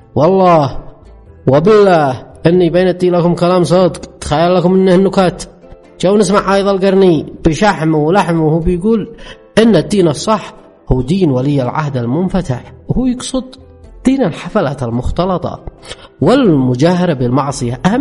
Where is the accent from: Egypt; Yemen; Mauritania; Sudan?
Yemen; ساعة اللي رجموهن عندنا في اليمن على عطان وعلى نقم، كيف كان عاد عيقعبهم؟ أما احنا شعب الإيمان سلام الله علينا